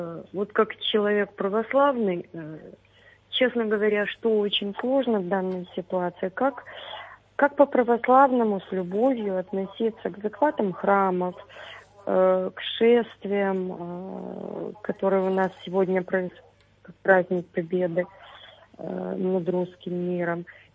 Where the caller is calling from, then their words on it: Odesa, Odesa Oblast, Ukraine; Я звоню вам из Одессы.